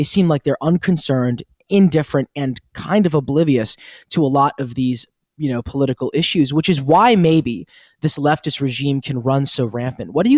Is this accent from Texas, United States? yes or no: no; New York, United States; I'm from New York, and one of the perceptions I think that a lot of New Yorkers have from where I'm from is that people in California are vicious.